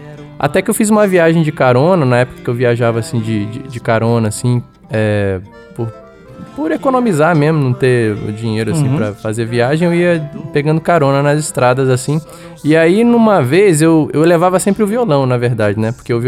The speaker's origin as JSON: {"language": "Portuguese", "town": "Brasília", "region": "Federal District", "country": "Brazil", "tie": "born or raised there", "said": "Eu fui criado aqui em Brasília e aprendi a tocar violão com meu pai e com o meu avô também"}